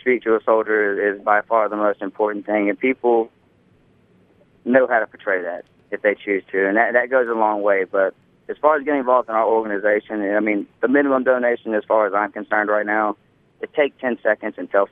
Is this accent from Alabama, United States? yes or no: yes; Alabama, United States; I was raised in Alabama, and my mother would slap my mouth if I wasn't saying yes, ma'am, right now.